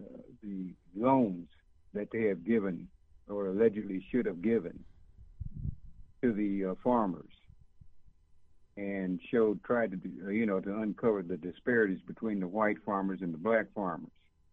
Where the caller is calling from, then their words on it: Edmond, Oklahoma, United States; I'm calling from Edmond, Oklahoma.